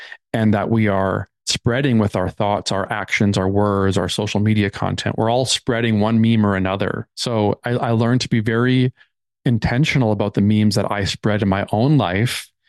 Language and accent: English; Minnesota, United States; Midwest, United States, right? You're from Chicago. Yep. I'm from Minnesota.